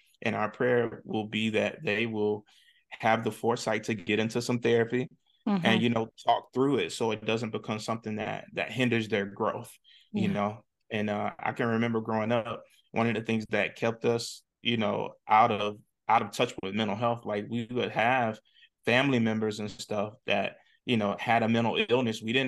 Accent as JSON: {"language": "English", "region": "Alabama", "country": "United States", "tie": "born or raised there", "lives_now": "Atlanta, United States", "said": "we grew up in the Jim Crow South. Yeah, so, you know, her attitude about her child is always one of protection. Yeah. So she never wanted me to take a lot of risks. She didn't want me to leave Alabama and move to Atlanta"}